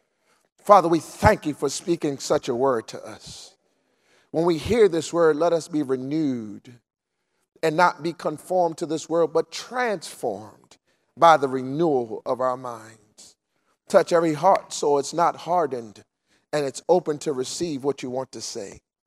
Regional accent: Baltimore, Maryland, United States; And so I grew up in the Park Heights area, Northwest Baltimore. And so those were my stomping grounds.

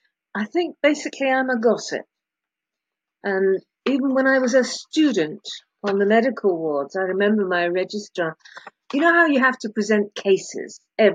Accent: Scotland, United Kingdom; now in England; I'm a Scot, but I have worked all my life in England, I suppose, all my working life in England.

